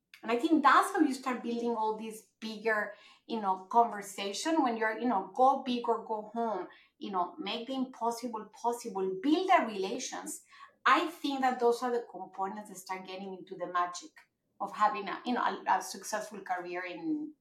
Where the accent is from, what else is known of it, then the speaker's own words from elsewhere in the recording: Mexico; also born or lived in Japan; I was born there, but I grew up in Mexico in a Japanese school. So sometimes I'm not like the most Mexican.